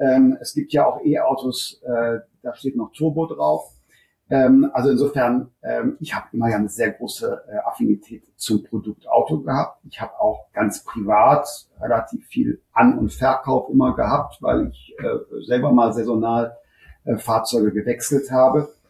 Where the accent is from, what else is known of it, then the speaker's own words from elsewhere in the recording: Rhineland, Germany; ich komme aus dem Rheinland, ich habe zwar viel Familie in Ostdeutschland